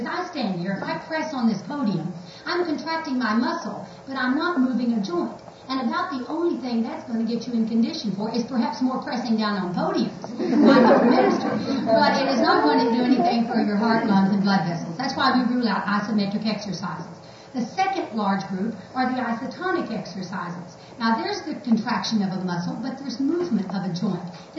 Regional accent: Noble, Oklahoma, United States; I'm from Noble, Oklahoma, which is over near Norman, many of you may know, with the University of Oklahoma.

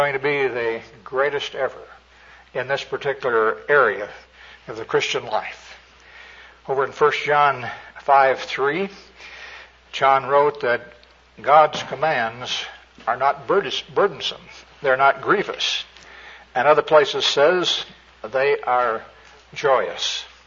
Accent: Oak Grove, Missouri, United States; born there; I was born in Jackson County, right out of Kansas City, and a place on the water tower, it says Oak Grove.

